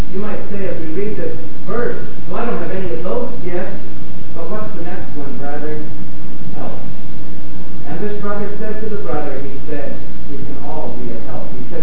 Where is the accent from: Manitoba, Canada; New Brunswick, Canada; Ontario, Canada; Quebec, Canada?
Ontario, Canada; Smiths Falls; But all the years I was growing up in Smith Falls, he never took part.